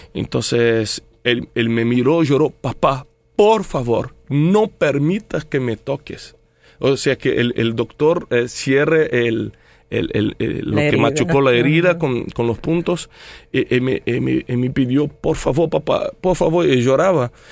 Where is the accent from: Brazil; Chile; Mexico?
Brazil; Spanish is a second language; porque como soy brasileño, la mayoría de mis redes están en portugués.